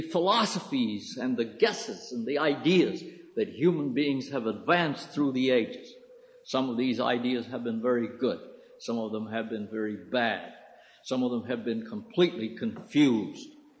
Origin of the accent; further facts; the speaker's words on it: United States; born there; I don't think you'd have any difficulty in reaching the conclusion I was born in the United States simply from listening to my speech